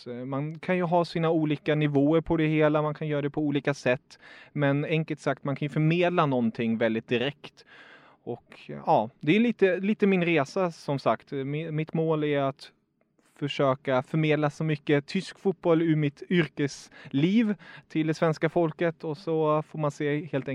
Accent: Stockholm, Stockholm County, Sweden; also born or lived in Germany; jag är född i Tyskland, flyttade till Stockholm när jag var 5 och gick i tyska skolan hela min uppväxt.

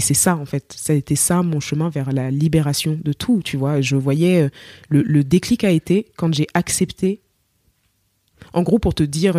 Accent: Cameroon; accent: Cameroonian; ma voix parlée, elle est la plus proche de moi quand je parle avec mon accent camerounais comme ça.

